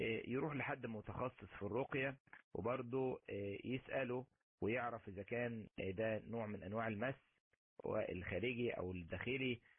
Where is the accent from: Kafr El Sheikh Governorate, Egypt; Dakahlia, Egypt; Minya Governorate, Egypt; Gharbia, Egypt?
Dakahlia, Egypt; Mansoura; انا من المنصوره. انا من المنصوره مش من القاهره،